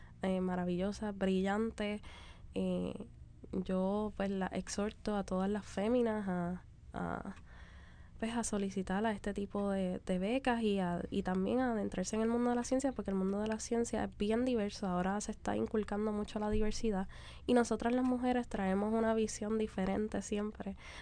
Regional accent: Puerto Rico; variantes que nos hacían únicos como puertorriqueños y hacernos como superhéroes puertorriqueños

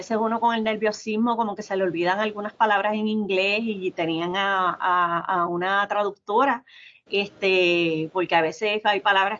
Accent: Puerto Rico; además de que soy puertorriqueña, de que represento a Puerto Rico, también represento al recinto universitario de Mayagüez

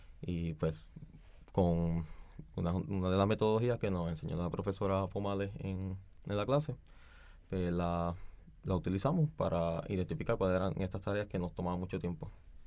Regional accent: Orocovis, Puerto Rico; De Orocovis.

